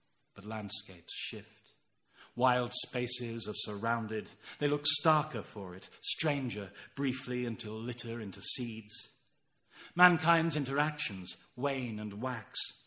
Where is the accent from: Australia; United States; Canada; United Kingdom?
United Kingdom; Stroud, South West England; I wrote a memoir about growing up in the Stroud Valley